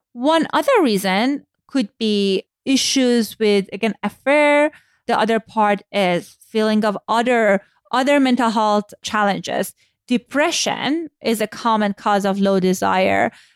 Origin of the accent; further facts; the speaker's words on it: Iran; So I grew up in a agnostic family, but because I was born in a religious country, I grew up in Iran post-Islamic revolution.